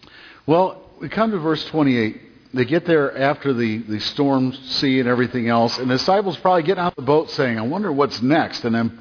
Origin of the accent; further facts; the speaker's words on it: Detroit, Michigan, United States; I grew up in Detroit. I'm used to a lot more danger and violence than you are.